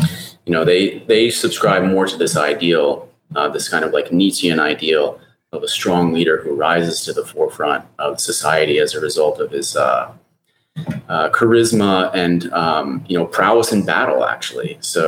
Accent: Texas, United States; It's actually pretty shocking to come from the United States. And I'm from Texas, it's highly diverse.

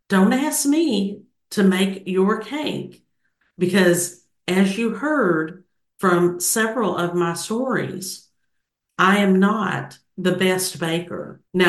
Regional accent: Kentucky, United States; That's right, my home state.

